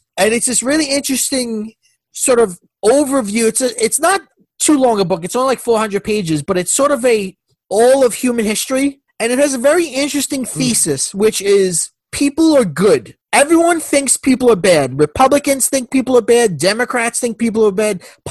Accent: United States; accent: American; And they heard my American accent and must have thought that I was bothering her.

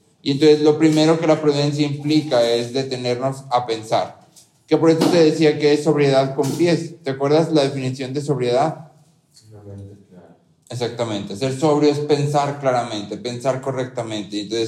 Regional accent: Mexico; como mexicanos

